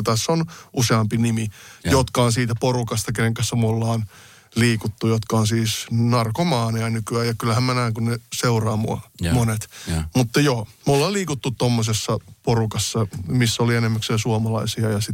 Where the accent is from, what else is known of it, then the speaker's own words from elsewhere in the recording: Oulu, North Ostrobothnia, Finland; Mä oon Oulussa syntynyt.